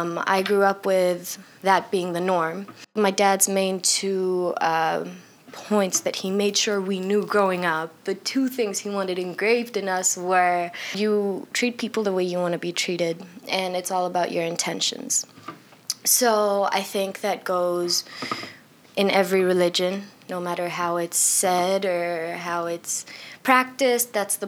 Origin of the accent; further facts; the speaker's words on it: Dubai, United Arab Emirates; now in United States; I'm a Palestinian born and raised in Dubai. I'm a practicing Muslim, and I'm a junior here at Penn State.